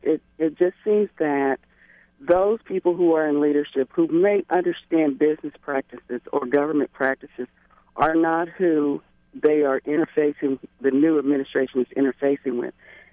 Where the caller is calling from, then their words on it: Lee's Summit, Missouri, United States; I'm from Lee Summit.